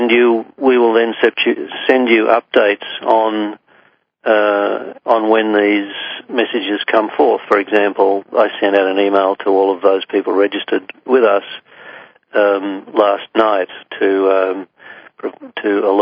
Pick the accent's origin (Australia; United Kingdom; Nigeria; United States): Australia; countries like New Zealand and my home country, Australia